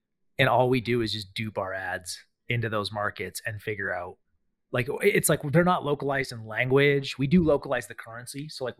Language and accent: English; Canada; as a Canadian, I think that you're safe behaviorally.